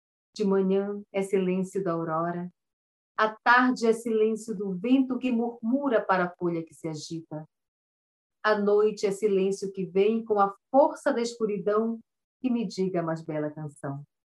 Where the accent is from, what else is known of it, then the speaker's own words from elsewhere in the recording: São Paulo de Olivença, Amazonas, Brazil; also born or lived in Belém de Solimões; São Paulo de Olivença, que foi a maior aldeia do povo Cambeba antes de virar município. Lá eu me criei